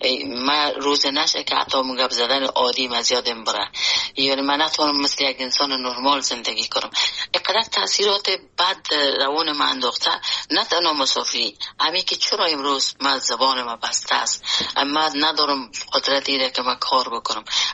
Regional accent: Afghanistan; born or raised there

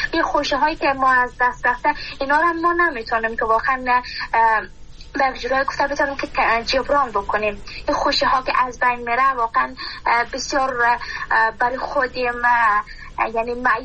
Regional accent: Afghanistan; من خودم بانوان یک بود از افغانستان هستم،

